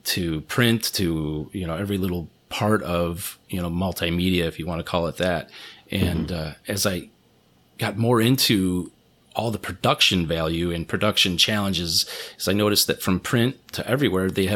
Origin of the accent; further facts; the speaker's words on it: Chicago, Illinois, United States; I grew up in Chicago and then to the suburbs, but the greater Chicago area, and my whole family's still there.